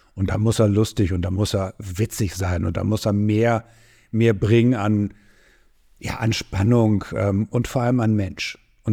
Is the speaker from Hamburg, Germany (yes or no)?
yes; Hamburg, Germany; born there; also born or lived in Stuttgart; Damals haben wir allerdings noch in Stuttgart gelebt. Wir sind zwar Hamburger, sind in Hamburg geboren und Großeltern lebten am Gänsemarkt, aber mein Vater war in der Möbelbranche und zog mit uns durch die Gegend. Deswegen haben wir in Stuttgart gelebt.